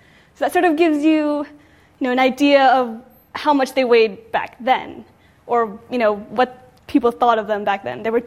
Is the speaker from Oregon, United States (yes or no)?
no; California, United States; Yay, I'm from Cali, so I'm pretty proud of this list right here.